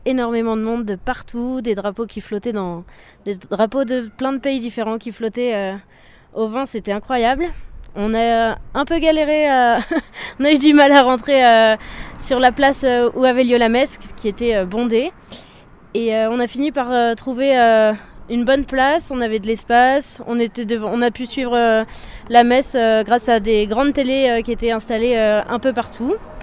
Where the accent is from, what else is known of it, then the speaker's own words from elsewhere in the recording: Saint-Jean-de-Luz, Nouvelle-Aquitaine, France; j'ai 24 ans, je suis du Pays Basque de Saint-Jean-de-Luz